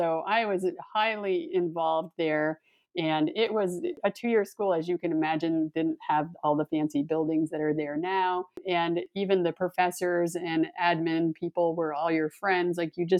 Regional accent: Springfield, Vermont, United States; You know, it was pretty ideal. I think maybe mostly because I didn't know anything else, but it was a great place to grow up.

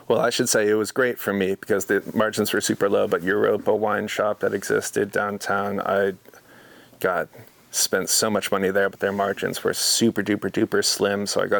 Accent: California, United States; I turned 21 living in Oregon, and prior to that, growing up in California, I had only ever tasted Cabernet or Zinfandel based wines.

